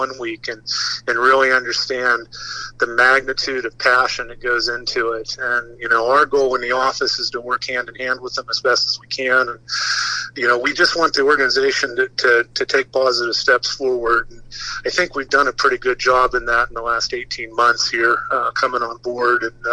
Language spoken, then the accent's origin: English; Punxsutawney, Pennsylvania, United States; if the dream spot is in my hometown of Punxsutawney, Pennsylvania